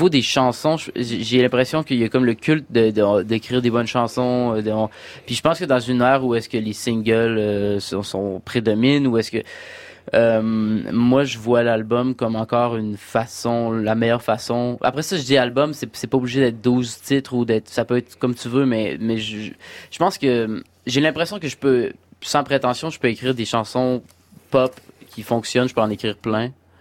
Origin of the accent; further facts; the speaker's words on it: Quebec, Canada; une façon pour moi de montrer que je suis québécois à travers le monde